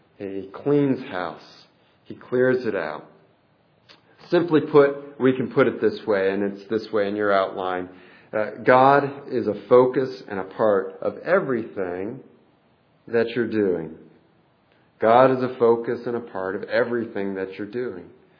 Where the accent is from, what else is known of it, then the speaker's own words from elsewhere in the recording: Delaware, Ohio, United States; somebody here that lives in my hometown who's visiting this morning in Delaware, Ohio, Rutherford B.A.'s High School. And as I was growing up there